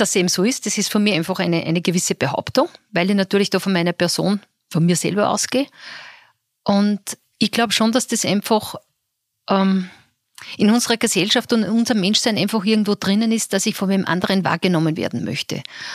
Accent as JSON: {"language": "German", "town": "Gmunden", "region": "Upper Austria", "country": "Austria", "said": "Und ich kann nur ein Beispiel sagen, ich komme ja aus Gmunden."}